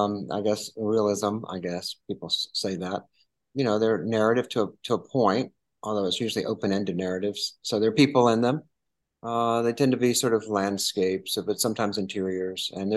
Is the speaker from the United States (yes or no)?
yes; Georgia, United States; I'm from Georgia. So there's sort of a storytelling tradition, I think, you know. So I grew up in the church.